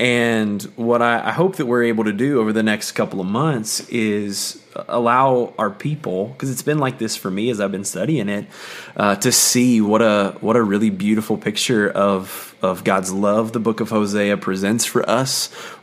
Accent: Ohio, United States; also born or lived in Chicago; love Ohio State, all things Buckeyes, because I'm from Ohio, you have

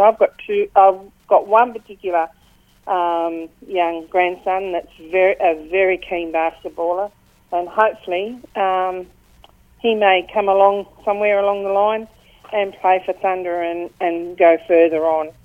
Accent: King Island, Tasmania, Australia; now in Tasmania, Australia; Well, when I was youngster, I grew up on King Island, mm-hmm. and I started playing basketball on King Island. And then I moved to Tassie with my parents

